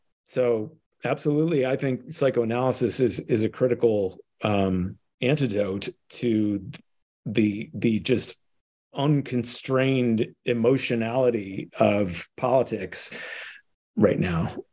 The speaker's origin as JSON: {"language": "English", "town": "Shaker Heights", "region": "Ohio", "country": "United States", "tie": "born or raised there", "said": "I grew up in Shaker Heights, Ohio."}